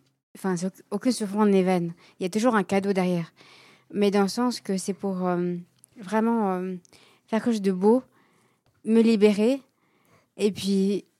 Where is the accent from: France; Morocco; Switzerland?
Switzerland; Réchy, Valais; En fait, à la base, je viens de Réchy.